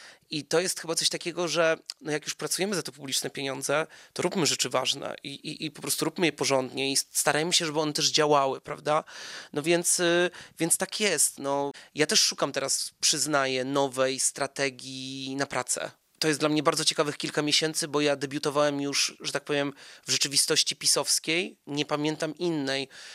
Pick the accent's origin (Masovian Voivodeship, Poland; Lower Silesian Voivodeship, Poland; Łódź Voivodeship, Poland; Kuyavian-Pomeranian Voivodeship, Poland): Lower Silesian Voivodeship, Poland; Wrocław; Jestem wrocławianinem, chodziłem do szkoły najpierw przy ulicy Menniczej, potem na Kołłątaja.